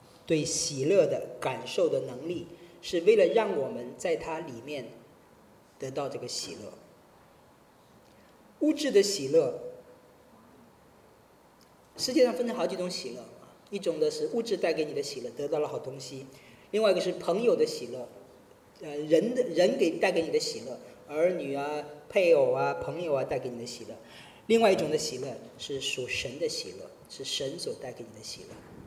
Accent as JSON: {"language": "Chinese", "region": "Jiangsu", "country": "China", "tie": "born or raised there", "said": "在我老家有一个泉水，一个泉眼，在江苏那边哈， 苏州下面一个县"}